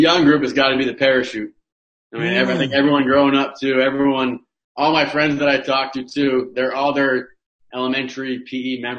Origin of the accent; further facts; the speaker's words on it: Wayne, Maine, United States; Growing up in the town of Wayne, just a great town to be in. In the summer, there's a lot of tourists that come there.